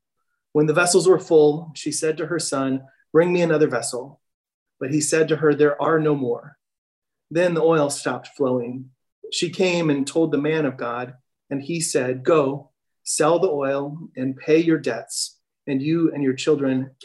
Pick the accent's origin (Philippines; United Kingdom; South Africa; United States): United States; Midwest; moved away; I'm from the Midwest, moved out here about 15 years ago.